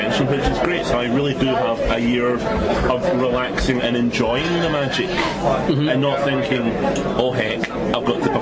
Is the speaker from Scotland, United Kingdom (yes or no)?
yes; Scotland, United Kingdom; I prefer them deep fried. I am Scottish.